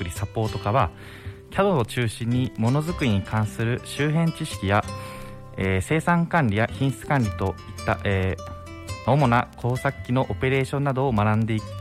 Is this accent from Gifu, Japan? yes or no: yes; Hida, Gifu, Japan; 私、まあ、岐阜県の飛騨の出身なんですけど、飛騨市は、まあ、まあ、ここと同じくらいですかね。